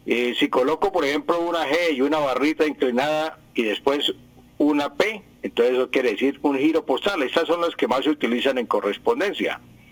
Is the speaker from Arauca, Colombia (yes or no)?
no; Santander, Colombia; La gente, bueno, somos santandereanos